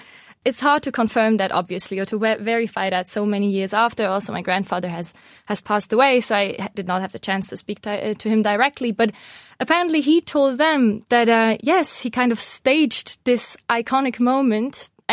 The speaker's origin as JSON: {"language": "English", "country": "Switzerland", "tie": "born or raised there", "said": "Me personally, I'm half Swiss. I grew up in Switzerland, but I'm also half Czech. My mother was born in the Czech Republic in the exact year of the Helsinki Summer Games, so in 1952."}